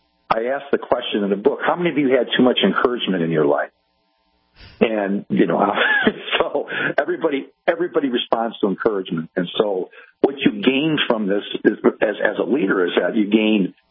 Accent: Cleveland, Ohio, United States; moved away as an adult; also born or lived in Kansas City / Louisville / Missouri / Northern Michigan; I'd have to leave Cleveland, my hometown, and moved to Kansas City and worked for a big, large healthcare system there for 10 years, and then to Louisville, and back to rural Missouri as my first time CEO, and then Northern Michigan

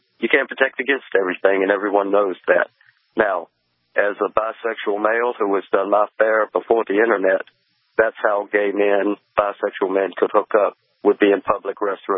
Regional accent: Virginia, United States; the target in my hometown is literally within walking distance of Liberty University

